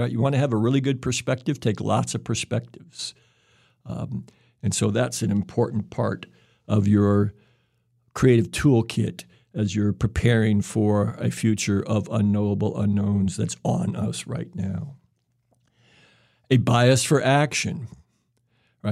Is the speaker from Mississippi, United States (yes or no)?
yes; Greenville, Mississippi, United States; also born or lived in Illinois; I was born in Mississippi in 1951. I was sort of a ping pong ball between Illinois and Mississippi into my early teenage years. The first summer I was not allowed to go back to Greenville, Mississippi, was the summer of 1964